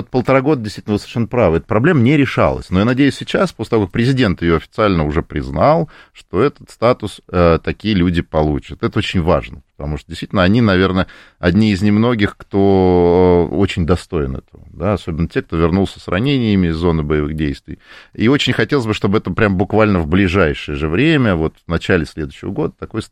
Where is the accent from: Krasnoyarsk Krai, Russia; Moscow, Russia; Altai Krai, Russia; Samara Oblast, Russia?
Moscow, Russia; я москвич, живу в доме, в многоквартирном доме